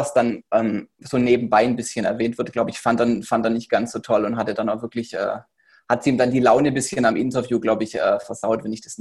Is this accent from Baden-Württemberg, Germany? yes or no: yes; Heilbronn, Baden-Württemberg, Germany; Wie du schon gesagt hattest, ich bin 27, komme jetzt aus dem Heilbronner Raum